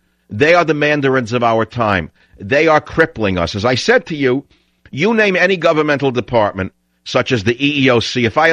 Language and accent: English; New York City, New York, United States; I grew up in New York City in a certain time when you could go down Mulberry Street and leave your car unlocked during Christmas